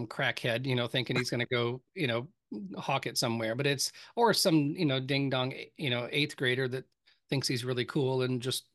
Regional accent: Minnesota, United States; I grew up in Minnesota with a bunch of, Scandinavians.

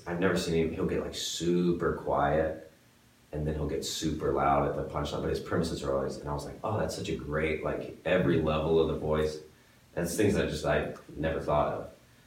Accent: Royston, East of England, United Kingdom; I mean, I'm from Royston, which is like an hour from here, but I lived in the city for 3 years.

